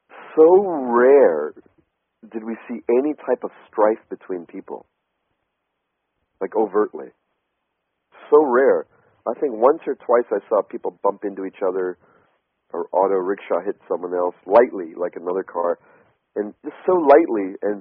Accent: British Columbia, Canada; You know, we're from Western Canada, which is so fresh. British Columbia is so alive and air is so good.

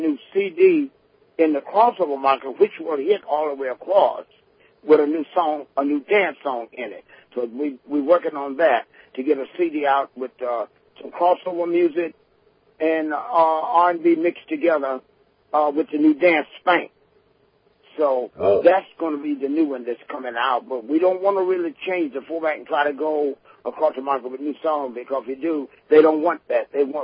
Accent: Salisbury, United States; also born or lived in Durham, North Carolina / Washington, D.C.; Yeah, I was born in Durham, North Carolina, but I wasn't raised there. I was raised up part of the country in Salisbury and then to Washington, D.C.

